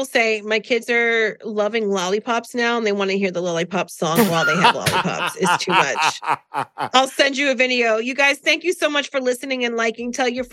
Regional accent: New Jersey, United States; I'm from Jersey. They're from Greece. This is how we sound.

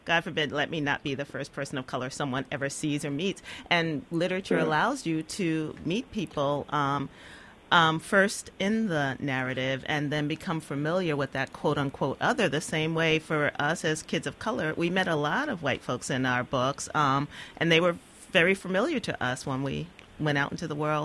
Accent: New York City, New York, United States; born or raised there

